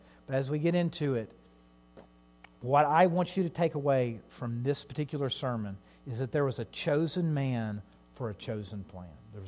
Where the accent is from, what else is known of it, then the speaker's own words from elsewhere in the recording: Tennessee, United States; I grew up in East Tennessee, like, I don't even know how to spell those words for the most part